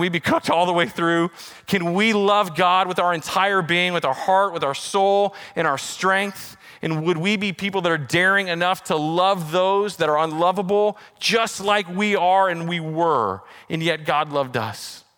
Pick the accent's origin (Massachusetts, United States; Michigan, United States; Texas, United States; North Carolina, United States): Texas, United States; now in Fresno, United States; You know, I was an import from Texas, and as I came to Fresno, I just didn't see our city.